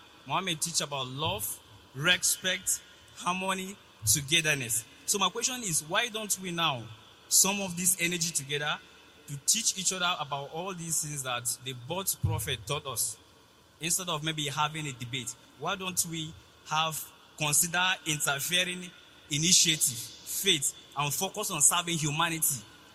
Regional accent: Taraba, Nigeria; I'm from Taraba State.

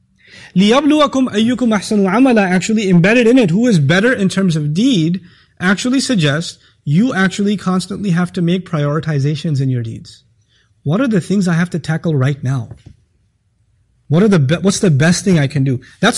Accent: Pakistan; This hits me in a different way because of me being Pakistani.

